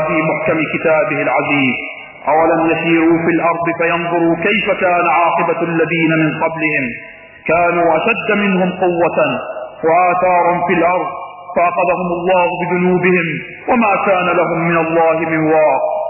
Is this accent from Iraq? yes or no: yes; Iraq; اذا نحن كشعب عراقي لا بد ان نقول كلا لكل انتهاكات العدو الاسرائيلي